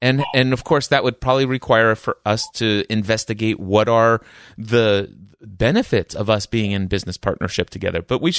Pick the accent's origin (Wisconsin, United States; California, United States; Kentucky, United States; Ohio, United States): Kentucky, United States; Fort Knox; born there; Oh, I was born in Fort Knox.